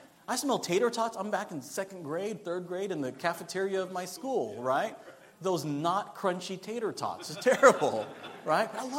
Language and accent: English; Philippines; I'm Filipino, and I'm very proud of my culture